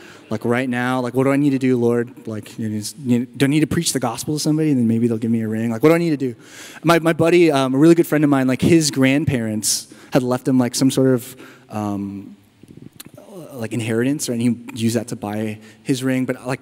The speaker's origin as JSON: {"language": "English", "region": "California", "country": "United States", "said": "My family and I, we moved back to San Diego. I'm originally from Inland North County."}